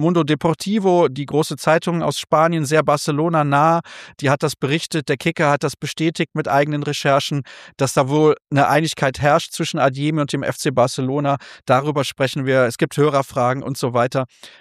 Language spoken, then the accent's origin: German; Solingen, North Rhine-Westphalia, Germany; Ich als gebürtiger Solinger habe ihn allerdings nie bei Union an der Seitenlinie stehen sehen